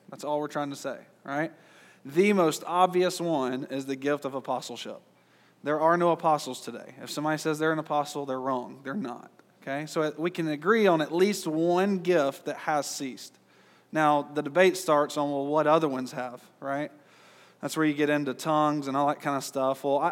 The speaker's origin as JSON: {"language": "English", "region": "Georgia", "country": "United States", "said": "I am from Georgia, but I'm not teaching secessionism."}